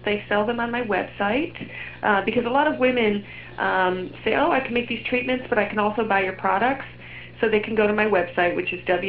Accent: Buffalo, New York, United States; Buffalo, New York.

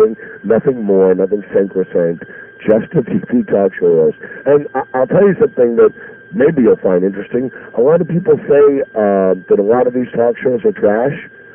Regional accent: Philadelphia, Pennsylvania, United States; I showed up at a radio station in Philadelphia, but coincidentally my hometown

